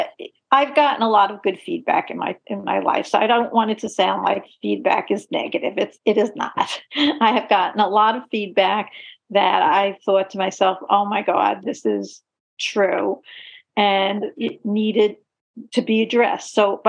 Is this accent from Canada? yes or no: no; Brooklyn, New York, United States; born there; Oh, no, I was born in Brooklyn.